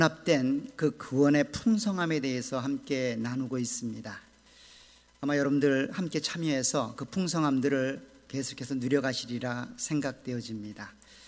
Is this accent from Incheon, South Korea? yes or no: no; North Chungcheong, South Korea; born there; 저는 충북이라는 아주 산골에 태어났기 때문에 아직까지 기억이 되고 있는 걸 보면 촌놈인 건 확실합니다.